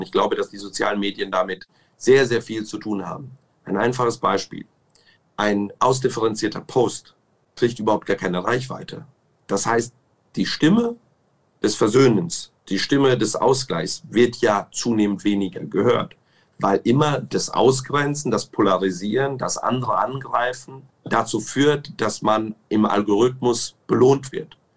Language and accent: German; North Rhine-Westphalia, Germany; Vielleicht nicht bei uns im Sauerland, vielleicht auch nicht im Saarland als erstes.